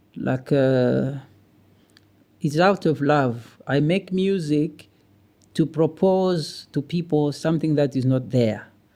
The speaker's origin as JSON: {"language": "English", "town": "Mokambo", "region": "Haut-Katanga", "country": "DR Congo", "tie": "born or raised there", "said": "I've always been connected to Zambia more than to Congo. And then the time that I was growing up in Mokambo, Zambia was, you know, like it was the place that we knew."}